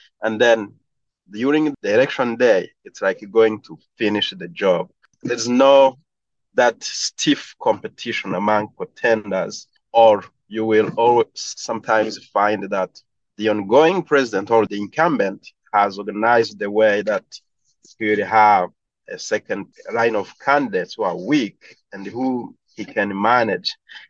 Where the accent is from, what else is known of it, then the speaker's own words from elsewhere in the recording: Rwanda; I'm from Rwanda, that's where I was born, and I had a chance to work in a few countries in Africa.